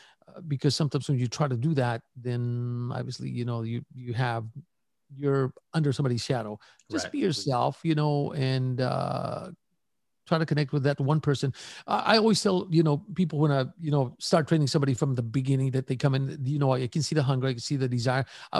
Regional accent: Progreso, Texas, United States; Progreso. That's where I grew up, a small town, right, border town, right? Many people, I tell them, I'm from Progreso.

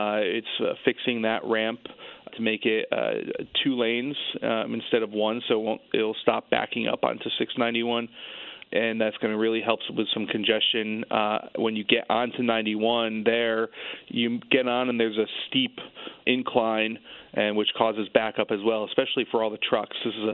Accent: Torrington, Connecticut, United States; But I grew up in Torrington, and my whole family's up there in the northwest corner.

